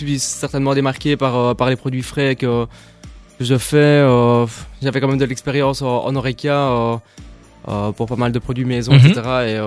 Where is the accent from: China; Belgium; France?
Belgium; Jupille, Wallonia; Moi, je viens de Juppy.